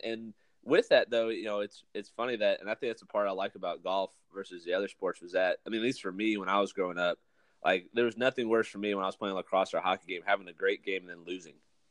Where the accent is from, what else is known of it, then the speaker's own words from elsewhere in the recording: Pennsylvania, United States; So, I mean, I grew up in Pennsylvania. I grew up playing lacrosse.